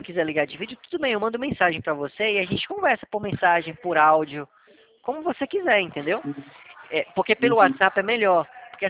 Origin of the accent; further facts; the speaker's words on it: Atibaia, São Paulo, Brazil; Eu sou aqui de Atibaia, São Paulo.